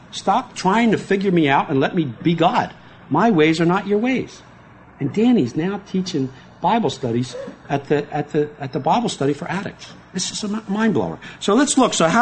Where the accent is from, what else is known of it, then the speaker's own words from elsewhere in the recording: Philadelphia, Pennsylvania, United States; Where's Ottsville? I'm from Philadelphia.